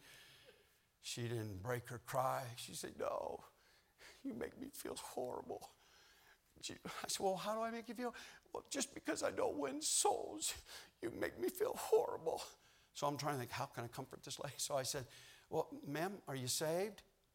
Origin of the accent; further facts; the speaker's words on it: Chicago, Illinois, United States; from the South Side of Chicago.